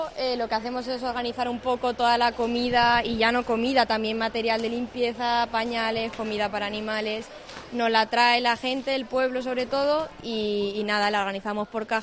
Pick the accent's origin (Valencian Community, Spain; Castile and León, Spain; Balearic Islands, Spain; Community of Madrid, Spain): Valencian Community, Spain; Requena; yo soy de Requena, entonces yo no he podido bajar a mi pueblo a ayudar ni a Requena ni a Utiel.